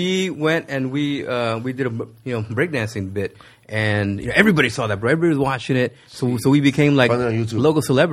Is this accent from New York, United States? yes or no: no; Pacoima, California, United States; I grew up in Pacoima.